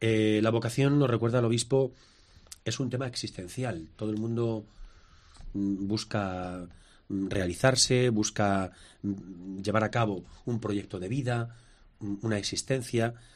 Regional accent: Escalona, Castilla-La Mancha, Spain; Yo lo veo en mi pueblo, en Escalona, ¿verdad?

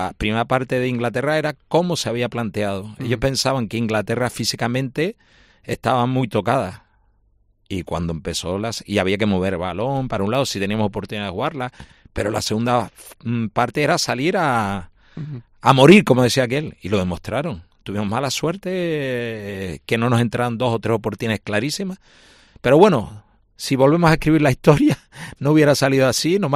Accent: Canary Islands, Spain; yo me siento orgulloso de ser canario. Evidentemente de ser tinerfeño también

